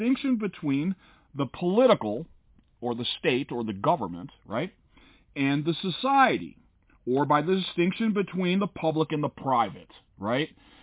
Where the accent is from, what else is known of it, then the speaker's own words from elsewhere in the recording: Chicago, Illinois, United States; The Northern, or at least where I grew up in Chicago, we were raised that Southern people were kind of slow and backwards